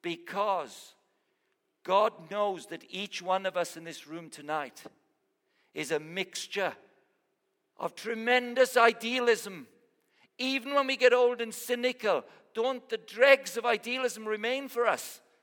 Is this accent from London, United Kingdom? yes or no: no; Wales, United Kingdom; I'm a Welsh chap